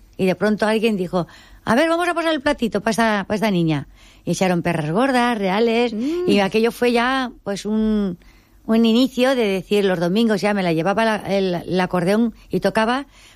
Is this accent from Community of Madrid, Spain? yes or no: no; Cáceres, Extremadura, Spain; also born or lived in Valencia; Soy de Cáceres, pero residíamos en Valencia.